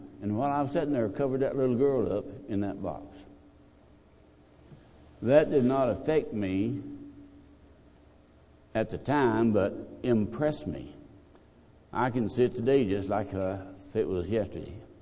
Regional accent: Texas, United States; also born or lived in New Orleans, United States; I was born in New Orleans, and my dad was a sharecropper in Louisiana. We moved to Texas the year I turned 9.

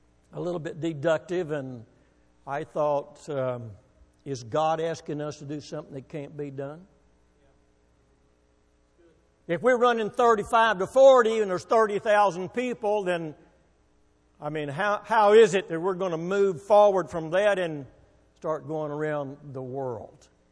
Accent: Waco, Texas, United States; born there; I was born in Waco

